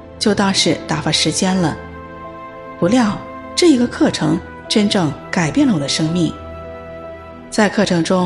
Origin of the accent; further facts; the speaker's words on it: South China, China; accent: southern; 在南方长大的我去了东北上大学，班上几乎都是北方人，我的南方口音成为同学们的笑话